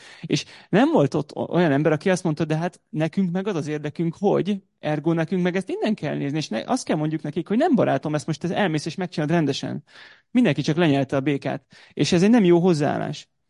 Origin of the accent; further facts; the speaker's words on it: Hungary; now in United Kingdom; Nekem az, hogy én magyar vagyok, amikor kiköltöztünk Angliába, akkor erősült föl bennem. Egyébként szerintem én hazafias nevelést kaptam iskolában, főleg vidéken jártam suliba